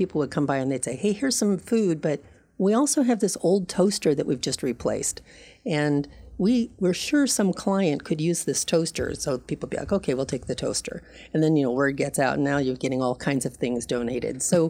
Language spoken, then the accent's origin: English; California, United States; True. It was in Southern California.